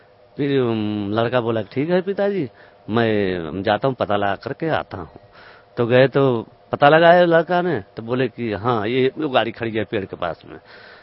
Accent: Pilibhit, Uttar Pradesh, India; मैं पीलीभीत क्षेत्र का यूपी का रहने वाला हूँ, तो बरेली क्षेत्र में पड़ता है।

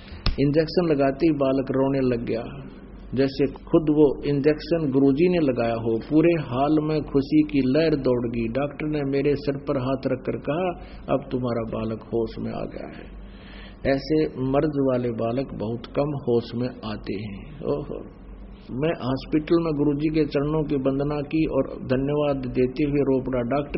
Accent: Dimar Kheda, Madhya Pradesh, India; गांव डीमर खेड़ा जिला कटनी मध्य प्रदेश का निवासी हूं।

